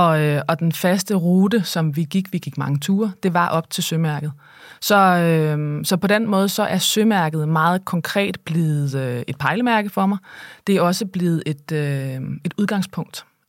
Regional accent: North Denmark Region, Denmark; jeg boede i provinsen, og deroppe i Thy, hvor jeg voksede op, der var der ikke særlig mange mennesker, der var i fjernsynet.

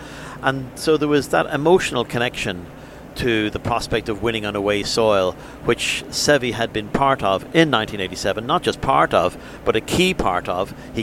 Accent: Ireland; Like I'm Irish and I've got Celtic blood

